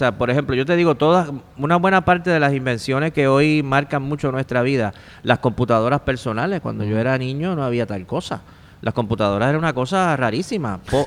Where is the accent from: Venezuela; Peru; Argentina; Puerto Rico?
Puerto Rico; Monacillo; also born or lived in Santurce; Yo nací en Santurce, aquí en el Hospital Presbiteriano, pero me crié en Monacillo, que es un barrio que está entre Río Piedras y Guaynabo.